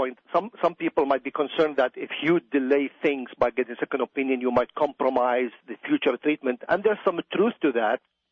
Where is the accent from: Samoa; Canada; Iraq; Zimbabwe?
Iraq; now in United States; I mean, I grew up in Iraq, and there arranged marriage is very, very common.